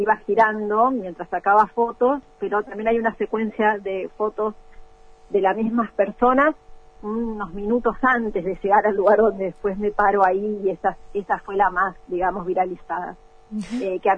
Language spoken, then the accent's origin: Spanish; Viedma, Río Negro, Argentina; era una foto que era de mi pueblo, de mi ciudad, que es la ciudad de Viedma